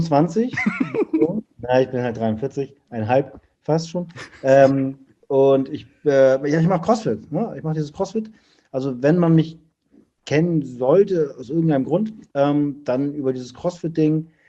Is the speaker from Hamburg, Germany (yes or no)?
yes; Hamburg, Germany; Ansonsten bin ich Papa, ich habe eine Familie und ich komme aus Hamburg.